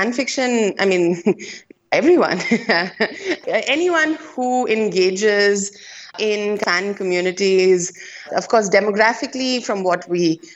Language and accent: English; India; I grew up in India and I engaged with it, you know, while I was doing my undergraduate studies.